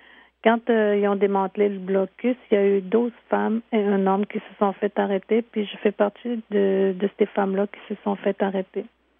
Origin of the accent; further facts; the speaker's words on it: Uashat-Maliotenam, Quebec, Canada; je viens de la communauté de Ouachat-Mac, Mani-Outenam.